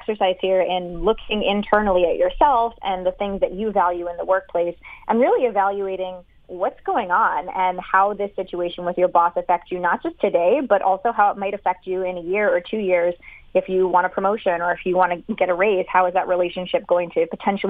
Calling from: Philadelphia, Pennsylvania, United States; I live in downtown Philadelphia.

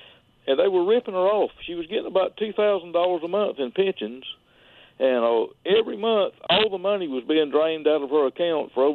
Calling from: Florida, United States; Good. I'm calling from Florida. I'm probably about 450 miles from you

